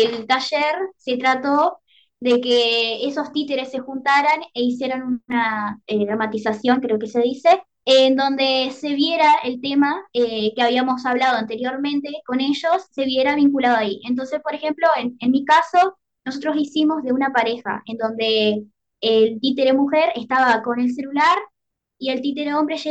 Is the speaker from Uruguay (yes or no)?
yes; Guichón, Paysandú, Uruguay; mi segundo año acá en el hogar estudiantil. Soy de Guichón, departamento de Paysandú, una ciudad a 90 kilómetros.